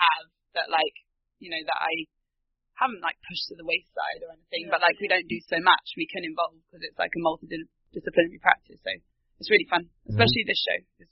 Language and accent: English; London, United Kingdom; also born or lived in Manchester; I'm also born and raised in London. That's it. I've lived in Manchester for a little while.